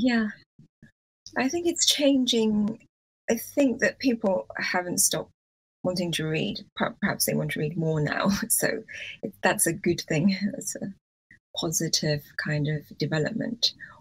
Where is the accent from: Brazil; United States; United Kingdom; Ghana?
United Kingdom; And I'm a British Chinese writer, so yeah.